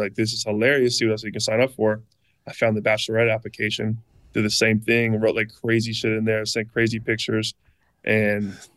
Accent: Jupiter, Florida, United States; Yeah, it's my hometown. It's where I want to be forever.

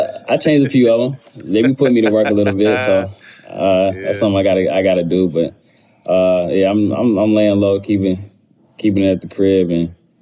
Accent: Charlotte, North Carolina, United States; That's stuff both of us had to deal with our whole life growing up in Charlotte, being son of an NBA player who played there for 10 years.

